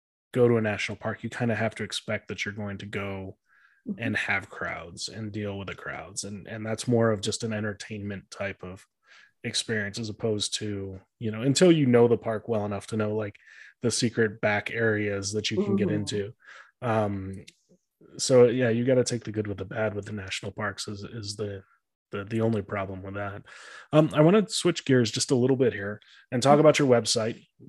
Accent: Colorado, United States; And I'm from Colorado. I'm from altitude.

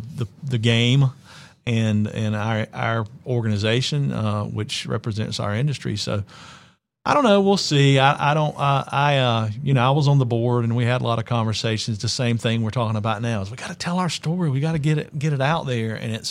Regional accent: North Carolina, United States; I grew up in North Carolina, it was a tobacco farm. We grew tobacco. We had row crops and turkeys and hogs.

